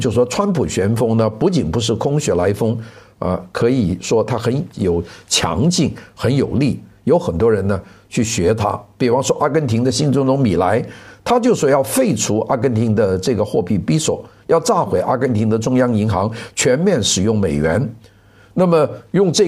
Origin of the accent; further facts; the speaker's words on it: Guangdong, China; 那我们广东人说不好踩了，就是运气不好了